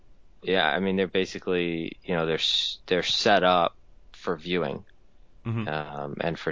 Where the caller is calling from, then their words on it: Melbourne, Victoria, Australia; Today I'm calling in from Melbourne